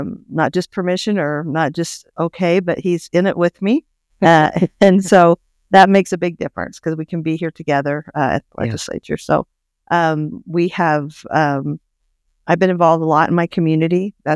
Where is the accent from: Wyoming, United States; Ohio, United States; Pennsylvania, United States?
Wyoming, United States; Worland; Well, Amy, I grew up in Wyoming. I grew up in Warland and graduated high school from Warland High School.